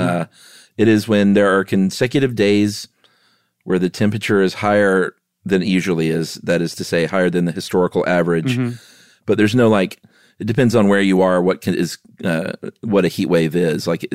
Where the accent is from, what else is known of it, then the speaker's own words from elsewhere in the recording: the South, United States; I grew up in the South, and it's worse now, it feels like.